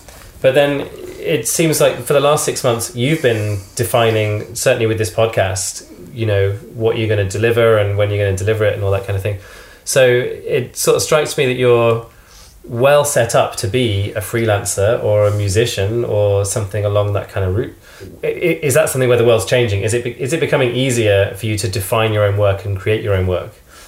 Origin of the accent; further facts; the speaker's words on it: United Kingdom; Just as a Brit, I'm kind of curious to know.